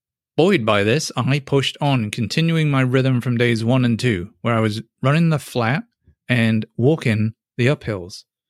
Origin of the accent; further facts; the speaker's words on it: England, United Kingdom; I'm English